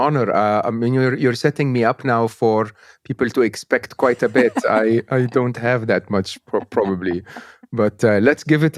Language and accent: English; Egypt; English is a second language; I was born and raised in Egypt, public school, public university in Egypt.